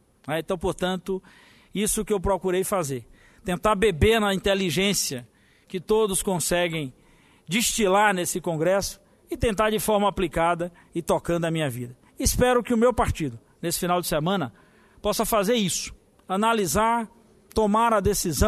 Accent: Salvador, Bahia, Brazil; born there; Foi, inclusive, que eu nasci em Salvador em decorrência disso.

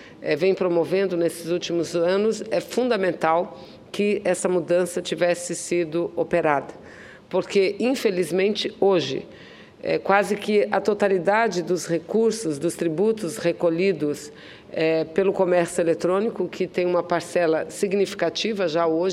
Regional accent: Amazonas, Brazil; eu que venho lá do estado do Amazonas, lá da região norte do país

